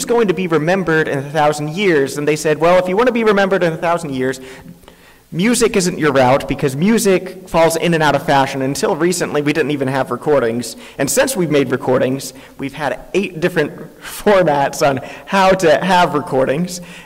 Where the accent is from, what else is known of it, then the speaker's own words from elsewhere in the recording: Cincinnati, Ohio, United States; For me, growing up in Cincinnati, it was always the Cincinnati Reds and the Big Red Machine.